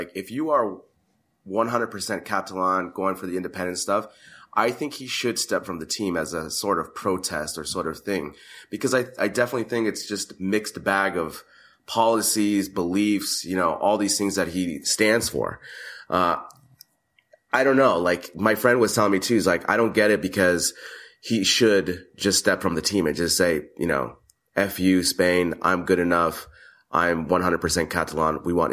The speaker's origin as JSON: {"language": "English", "country": "United States", "said": "You know, first, I'm an American."}